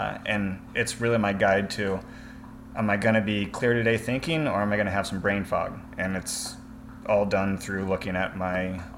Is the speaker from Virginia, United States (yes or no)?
no; Iowa, United States; which I grew up in Iowa.